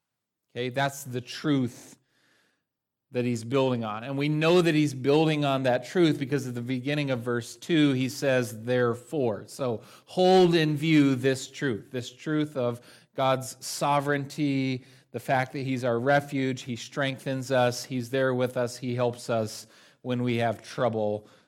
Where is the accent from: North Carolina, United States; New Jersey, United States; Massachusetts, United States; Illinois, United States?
North Carolina, United States; I grew up on the Nantahala River in the mountains of North Carolina